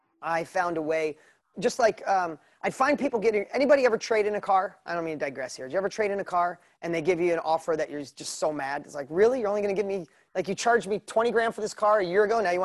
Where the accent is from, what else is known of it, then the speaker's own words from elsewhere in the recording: New York, United States; accent: New York; my New York accent is so bad.